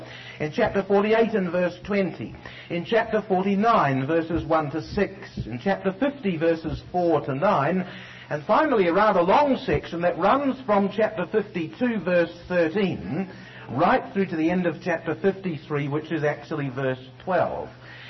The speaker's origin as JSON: {"language": "English", "country": "New Zealand", "said": "I come from the southern part of the world. Worse still, I come from New Zealand."}